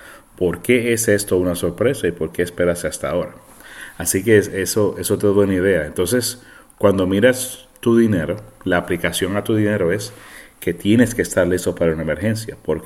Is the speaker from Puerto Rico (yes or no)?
yes; Puerto Rico; yo soy nacido en la isla de Puerto Rico. Soy boricua. Y creciendo en una isla tropical, el pasar por las tormentas tropicales y los huracanes era parte de mi forma de vida.